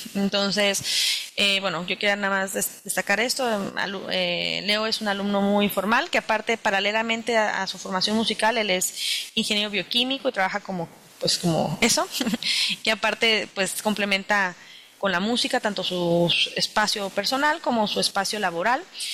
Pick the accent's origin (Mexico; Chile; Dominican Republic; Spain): Mexico; La Paz, Baja California Sur; Particularmente pues los que somos de La Paz que nos conocemos